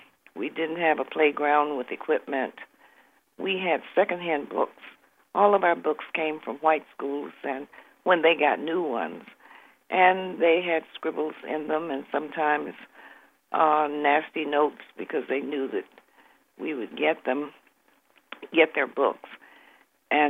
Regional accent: Atlanta, Georgia, United States; Well, I grew up in segregated Atlanta, and at an early age, I was very aware that there were too many restrictions in terms of black people being made second-class citizens

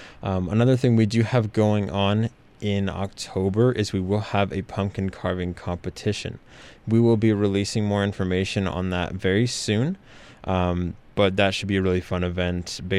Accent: Idaho Falls, Idaho, United States; I came to Pocatello for ISU. I was pretty close from Idaho Falls, but...

